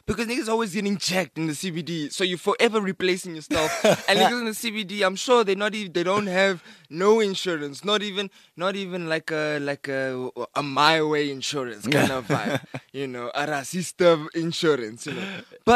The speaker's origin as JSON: {"language": "English", "town": "Bloemfontein", "region": "Free State", "country": "South Africa", "tie": "born there", "also_born_or_lived": "Cape Town / United Kingdom / Johannesburg", "said": "I was born in Bloemfontein, moved to Cape Town, moved to the UK, moved back to Cape Town."}